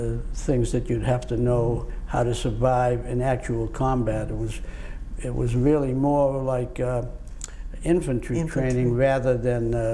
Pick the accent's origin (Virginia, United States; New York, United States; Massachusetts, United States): Massachusetts, United States; Waltham; I was born in Waltham, Massachusetts.